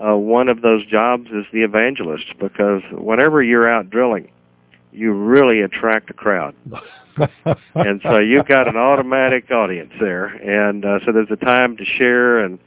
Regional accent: United States; we tried to, as an American, think that we could do it better ourselves

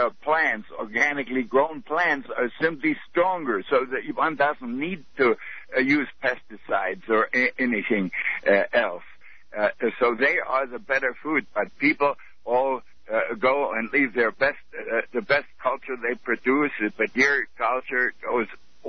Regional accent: Germany; English is a second language; Like I come from East Germany originally, and I lived 17 years under communism there

